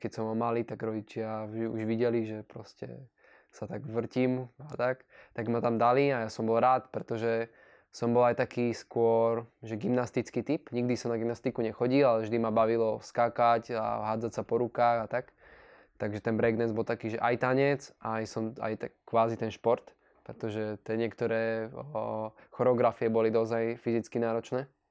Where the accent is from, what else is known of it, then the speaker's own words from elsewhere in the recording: Handlová, Trenčín Region, Slovakia; No, tak pochádzam z Handlovej, aj som sa tu narodil, aj začal liesť. Som tu v podstate doteraz. Mám 22 rokov